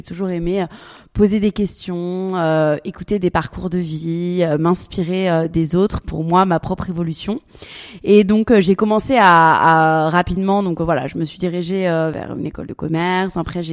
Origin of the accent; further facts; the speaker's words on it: Paris, Île-de-France, France; now in Dubai, United Arab Emirates; je suis parisienne d'origine et expatriée pour la 3e fois. En ce moment, je vis à Dubaï.